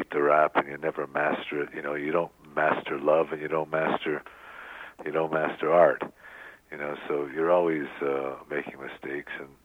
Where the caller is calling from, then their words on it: Los Angeles, California, United States; I'm calling from a tremendously beautiful pine table in Los Angeles.